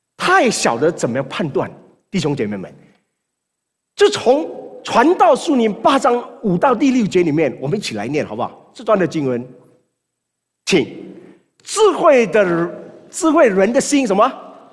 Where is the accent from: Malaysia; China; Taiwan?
Malaysia; 马来西亚也不错，马来西亚真的也不错，我是马来西亚来的